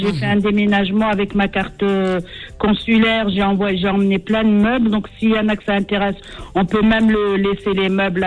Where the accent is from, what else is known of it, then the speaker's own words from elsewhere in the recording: Gouraya, Tipaza Province, Algeria; Moi, je suis voilà de cette région-là, donc c'est Tipaza. Mais de Gouraya, d'Amous